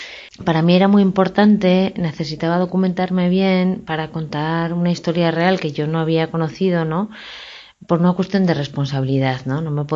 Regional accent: Navarre, Spain; Yo soy de Navarra y tenemos, por fortuna, unas buenas bibliotecas

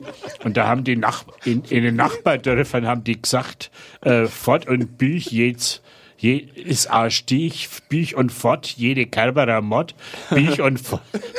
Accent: Bavaria, Germany; aber ich bin eigentlich ein Mischling. Weil mein Vater war Berliner, meine Mutter Fränkin.

